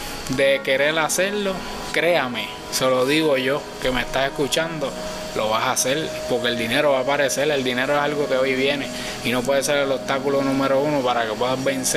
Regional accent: Villalba, Puerto Rico; Llegué a mi pueblo Villalba con el proyecto y con las ansias de poder terminarlo

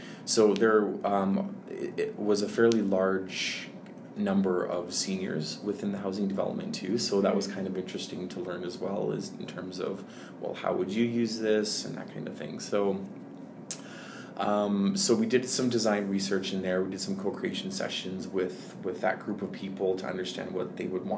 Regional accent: Alberta, Canada; No, I'm from Alberta, actually.

